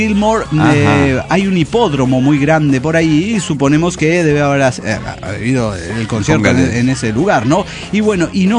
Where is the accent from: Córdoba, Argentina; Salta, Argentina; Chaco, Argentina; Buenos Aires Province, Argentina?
Buenos Aires Province, Argentina; Coronel Suárez; Como tres veces mi pueblo. Era toda la población de Coronel Suárez.